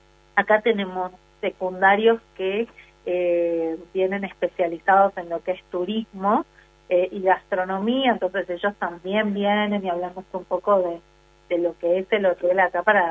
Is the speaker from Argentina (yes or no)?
yes; Buenos Aires, Argentina; Yo de Buenos Aires.